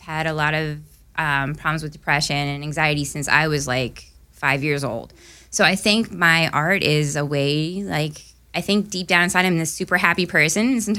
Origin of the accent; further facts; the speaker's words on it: Allentown, Pennsylvania, United States; Well, I actually grew up on the outskirts of Allentown, so at that time it was a little bit more rural, and there were a lot of, there were housing developments and stuff.